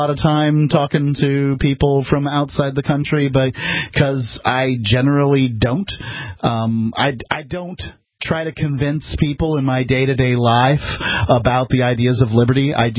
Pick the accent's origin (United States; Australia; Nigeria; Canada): United States; well, where am I from? I'm from the United States of America.